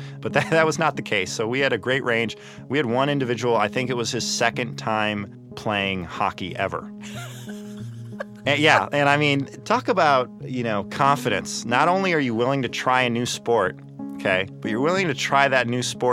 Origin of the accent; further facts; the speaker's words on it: United States; I was like, as an American, there's a lot to be discussed there.